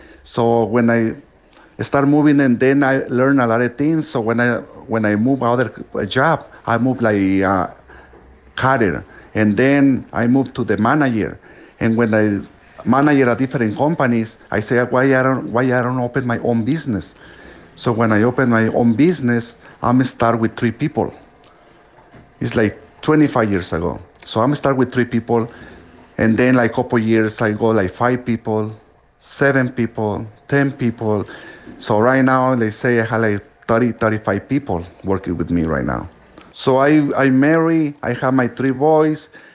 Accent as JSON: {"language": "English", "country": "Mexico", "second_language": "English", "moved": "as an adult", "lives_now": "United States", "said": "I came from Mexico."}